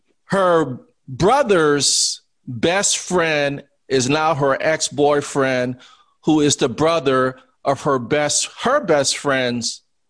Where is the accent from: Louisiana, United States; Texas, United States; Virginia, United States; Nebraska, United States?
Louisiana, United States; New Orleans; And honestly, I'm from New Orleans. There's some tangle webs of relationships.